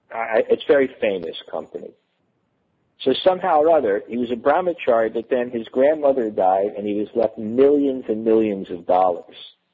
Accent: India; here I was from India and things like that.

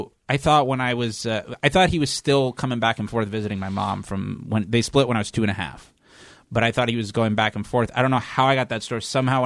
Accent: Fort Lauderdale, Florida, United States; Originally Fort Lauderdale, Florida.

